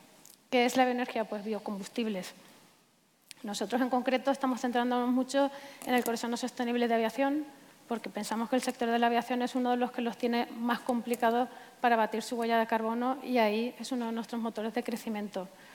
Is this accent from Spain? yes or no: yes; Valencian Community, Spain; Yo soy valenciana, estudié en la Universidad Politécnica de Valencia, terminé en ingeniería industrial